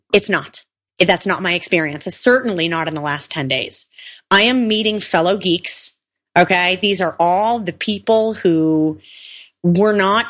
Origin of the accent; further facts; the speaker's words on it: Milwaukee, Wisconsin, United States; now in Israel; Especially a Jew growing up in Milwaukee. People aren't used to that. But here, I mean, listen, I'm not only in a country of Jews